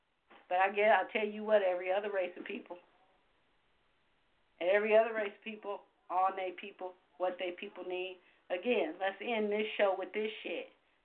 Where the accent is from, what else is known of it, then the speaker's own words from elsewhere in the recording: Los Angeles, California, United States; now in Sacramento, United States; I'm disadvantaged because I live in Sacramento, but I'm from Los Angeles.